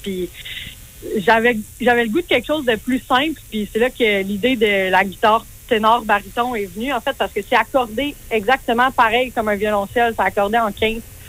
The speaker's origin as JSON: {"language": "French", "town": "Sherbrooke", "region": "Quebec", "country": "Canada", "said": "Là. Je viens de Sherbrooke."}